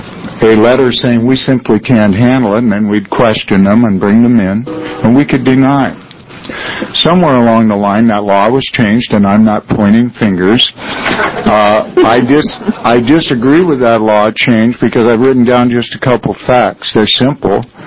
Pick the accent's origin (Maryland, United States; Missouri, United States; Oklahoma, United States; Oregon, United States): Oregon, United States; West Linn; I picked those two rather than where I grew up in West Lynn